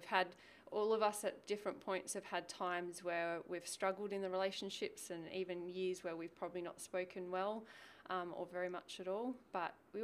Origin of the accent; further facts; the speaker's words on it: Sydney, New South Wales, Australia; I'm born and bred in Sydney. In actually North Sydney, Neutral Bay area. So a very affluent, yuppie, North Shore girl kind of scenario.